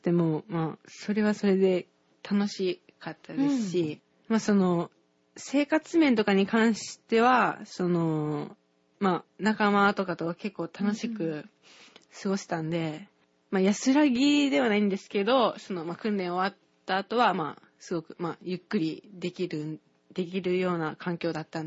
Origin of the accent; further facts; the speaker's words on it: Takamatsu, Kagawa, Japan; デビュー戦がその、まあ、地元高松だったんですけど